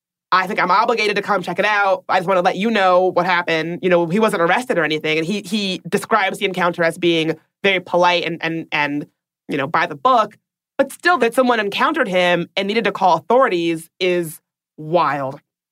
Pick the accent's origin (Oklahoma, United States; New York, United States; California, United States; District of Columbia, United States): District of Columbia, United States; Washington; Another, in my hometown of Washington, D.C., a white woman called park security